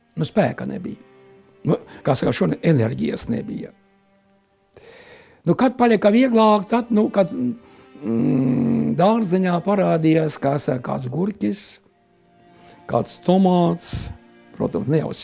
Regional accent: Selonia, Latvia; Es no Sēlijas, principā tā vieta skatās, kā Sēlija. Es bieži smējos, ka es tāds jauktenis esmu, jā? Jo principā mūsu pusē rudēja latgaliski.

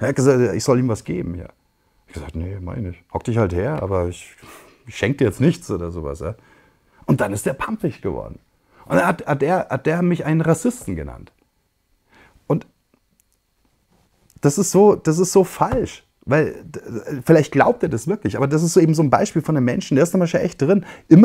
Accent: Bavaria, Germany; ich bin aufgewachsen in Bayern. Und Bayern, sehr konservativ, ey, Strauß-Country, CSU.

